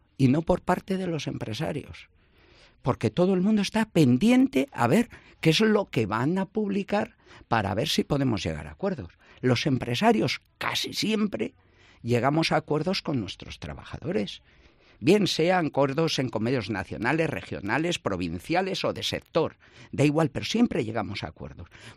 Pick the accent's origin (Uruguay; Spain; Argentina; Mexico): Spain; Castile and León; que se vayan a mi tierra, tierra de Campos